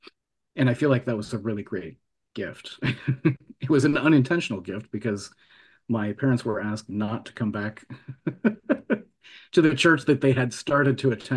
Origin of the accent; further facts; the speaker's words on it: Midwest, United States; Growing up in the Midwest, it was like corn country, and I would get really bad allergies because of all of the pollen and stuff in the air.